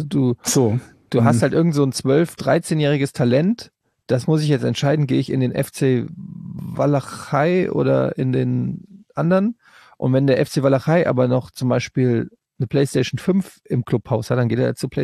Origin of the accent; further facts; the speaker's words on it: Rhineland, Germany; ich komme aus dem Rheinland.